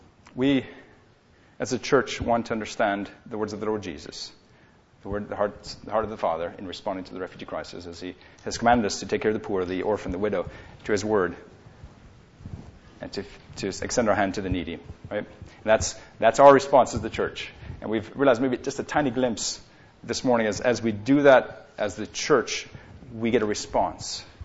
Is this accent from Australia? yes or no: no; Canada; now in United States; Actually, I just got my green card. I'm Canadian, and so I just got my green card earlier this week.